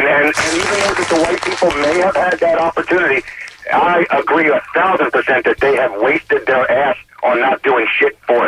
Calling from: Tampa, Florida, United States; I'm in Tampa.

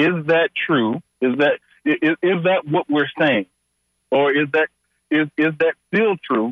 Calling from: Atlanta, Georgia, United States; I'm calling from Atlanta, and I've enjoyed this program since 2010 when I first came to the Tampa Bay area to do some work as a consultant

